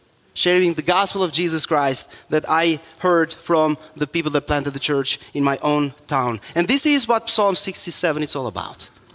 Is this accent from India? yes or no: no; Albania; English is a second language; I was born in Albania in a Muslim family. By age 13, I was attending the mosque regularly and praying every day and sincerely trying to find God.